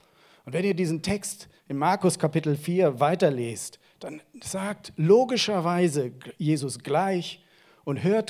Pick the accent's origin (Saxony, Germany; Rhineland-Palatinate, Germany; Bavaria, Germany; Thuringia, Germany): Rhineland-Palatinate, Germany; Ich bin ja hier in der Gegend aufgewachsen, ich kenne den Koblenzer Stadtwald sehr gut.